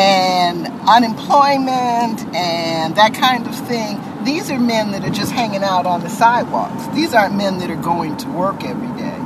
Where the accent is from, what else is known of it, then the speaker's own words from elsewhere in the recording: Chicago, Illinois, United States; I grew up in Bronzeville, but I was a teenager back in the 60s